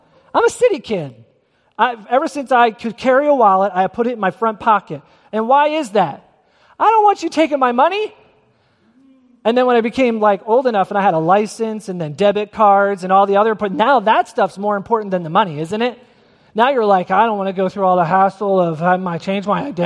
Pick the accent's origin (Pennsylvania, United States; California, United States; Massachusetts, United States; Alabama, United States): Pennsylvania, United States; Philadelphia; I'm a kid from South Philly.